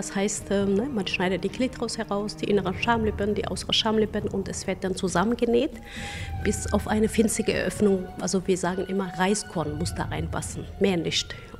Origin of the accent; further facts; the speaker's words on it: Somalia; now in Düsseldorf, Germany; ich komme aus Somalia und lebe seit 30 Jahren in Düsseldorf.